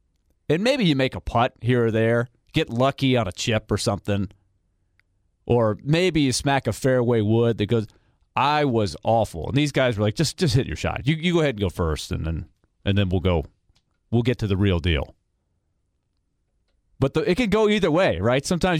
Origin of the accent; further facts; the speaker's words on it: Orlando, Florida, United States; And there was one called Pirate's Cove when I was growing up in Orlando.